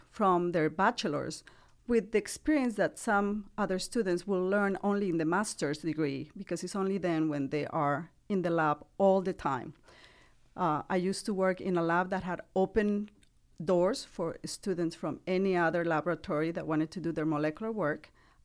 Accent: Bolivia; English is a second language; also born or lived in Venezuela / Brazil; I was born in Venezuela, grew up in Bolivia, but did all of my studies in Brazil.

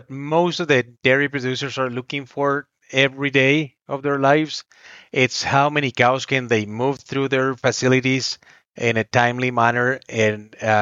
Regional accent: Bogota, Bogotá, Colombia; moved away as an adult; now in United States; I'm a veterinarian from University of La Salle in Bogota, Colombia. Graduated back in 1988. I was in private practice in Colombia for 13 years

